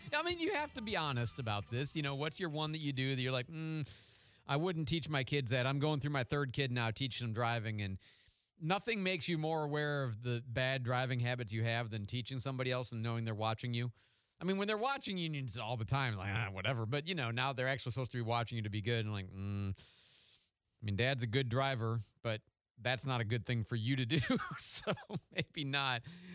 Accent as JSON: {"language": "English", "town": "Chicago", "region": "Illinois", "country": "United States", "tie": "born or raised there", "said": "I mean, I grew up in Chicago. Forgive me. It's in me."}